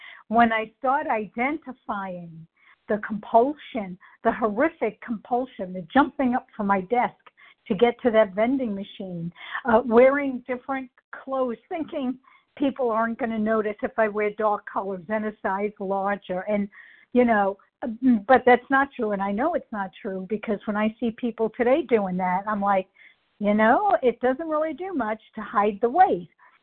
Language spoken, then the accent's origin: English; New York, United States; But I do know I'm from New York, and I worked in Manhattan, and there were a ton of meetings.